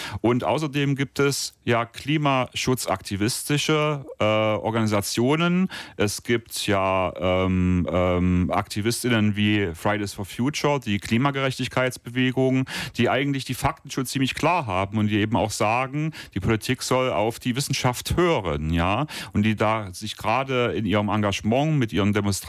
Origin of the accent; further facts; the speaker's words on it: Central Germany, Germany; Und auch dort, wo ich herkomme, aus Mitteldeutschland, überlegt man schon, ob man Wasser rationieren muss im Sommer.